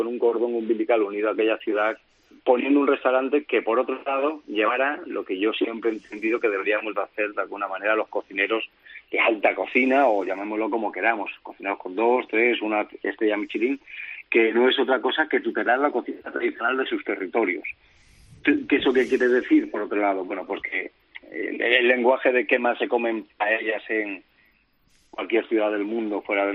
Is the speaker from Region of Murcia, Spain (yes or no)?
no; Jarandilla de la Vera, Extremadura, Spain; born there; now in Denia, Spain; teniendo en cuenta que yo nací en Jarandilla de la Vera